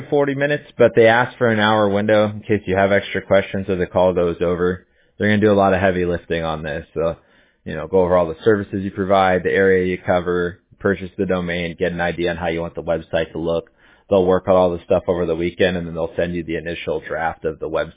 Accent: Huntington Beach, California, United States; now in Newport Beach, United States; But I grew up in Huntington Beach, and then I live in Newport Beach now

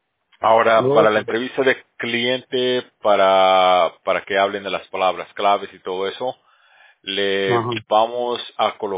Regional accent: Bolivia; accent: Bolivian; now in United States; O ya se me perdió, creo, mi acento boliviano.

